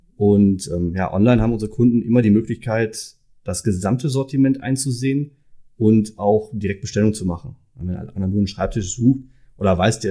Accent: Dülmen, North Rhine-Westphalia, Germany; born there; Ich bin 33 Jahre alt und wie das Unternehmen selbst auch gebürtiger Dülmer.

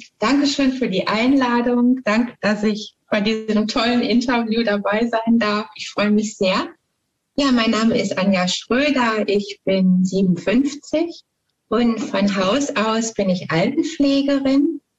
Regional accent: North Rhine-Westphalia, Germany; Ich komme also aus dem Ruhrpott und das war in Wuppertal.

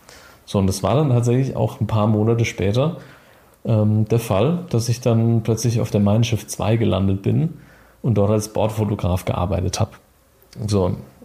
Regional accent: Freiburg, Baden-Württemberg, Germany; ich komme aus Freiburg

